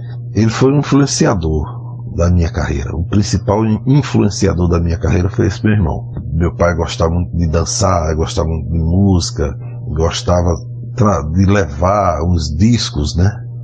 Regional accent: Macau, Rio Grande do Norte, Brazil; born there; Macau, que é a nossa cidade onde eu nasci

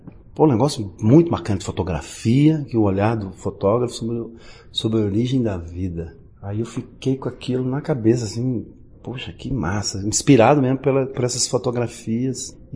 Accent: Olhos d'Água, Brazil; Eu saí do Olhos d'Água por causa da música. Eu saí daquele bairro porque eu não podia, a música não cabia só ali. Aquela experiência daquele lugar bucólico que eu nasci, ela tinha que ser levada.

